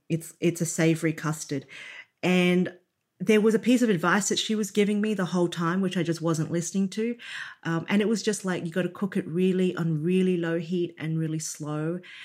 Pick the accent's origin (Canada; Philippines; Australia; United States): Australia; what was unique to me as a Chinese girl growing up in Australia, having been exposed to a lot of, you know, Western style food also.